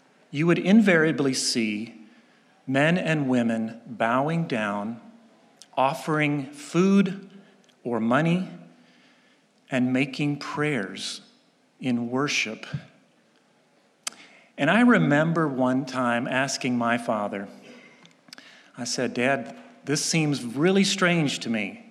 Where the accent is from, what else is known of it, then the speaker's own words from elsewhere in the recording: South Korea; I grew up in South Korea. My parents were Presbyterian missionaries sent out by this church in 1954.